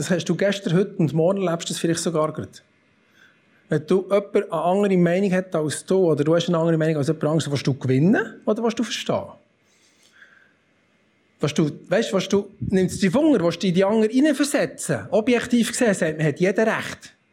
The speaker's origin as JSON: {"language": "German", "region": "Bern", "country": "Switzerland", "said": "Ich bin Berner."}